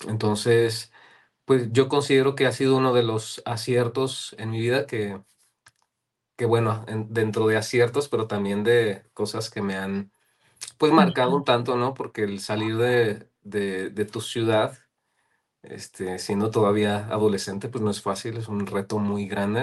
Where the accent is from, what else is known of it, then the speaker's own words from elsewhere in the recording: Zacatecas, Mexico; en ese tiempo vivía en una ciudad pequeña. Yo soy originario de Zacatecas.